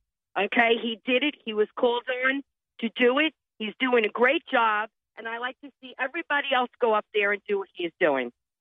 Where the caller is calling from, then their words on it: New York, United States; So listen, you know, it's so funny because I'm calling from New York and I totally disagree with your first caller.